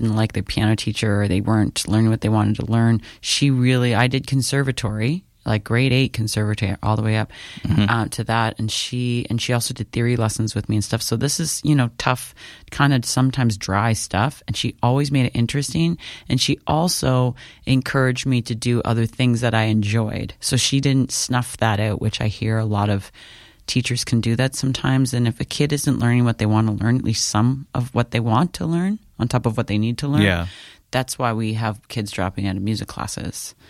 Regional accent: Ontario, Canada; I grew up in South End, Prince Edward County, eighth mm-hmm. generation from, farm fields.

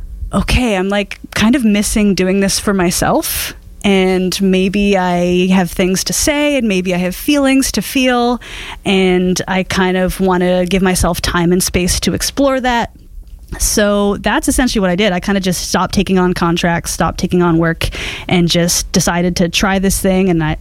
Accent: Montreal, Quebec, Canada; for the first time in my hometown of Montreal.

